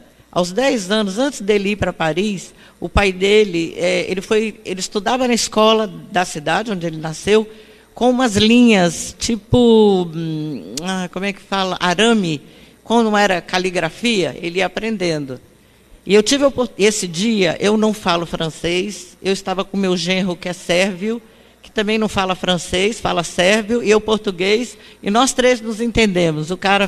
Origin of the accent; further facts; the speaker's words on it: Uberaba, Minas Gerais, Brazil; born there; minhas amiguinhas cegas de Uberaba, de onde eu nasci